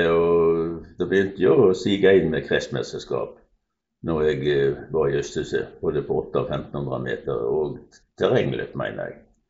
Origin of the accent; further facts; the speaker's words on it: Strandebarm, Vestland, Norway; Jeg vokste opp i Strandebarn